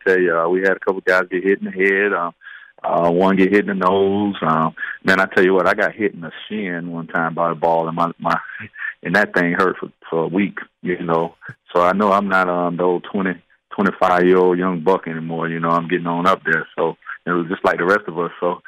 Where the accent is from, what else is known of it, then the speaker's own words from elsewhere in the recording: Tampa, Florida, United States; I tell you what, growing up in Tampa, I remember back in the day